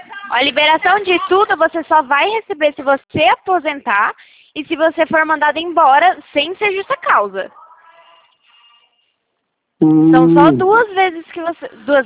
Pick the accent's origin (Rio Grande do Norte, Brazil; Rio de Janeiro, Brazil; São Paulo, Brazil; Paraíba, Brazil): São Paulo, Brazil; Americana; a gente é aqui do interior de São Paulo.